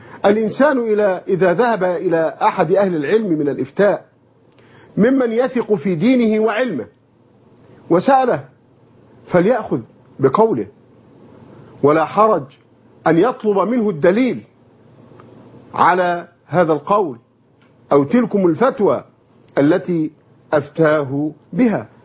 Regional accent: Egypt; بلادنا مصر

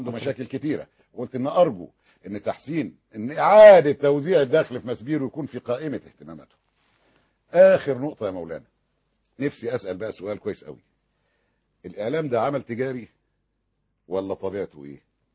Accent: Egypt; أنا راجل مصري

